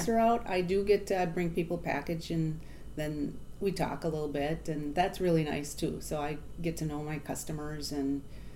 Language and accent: English; Menominee, Michigan, United States; I was born in Menominee, Michigan, in a hospital, and was raised on a dairy farm.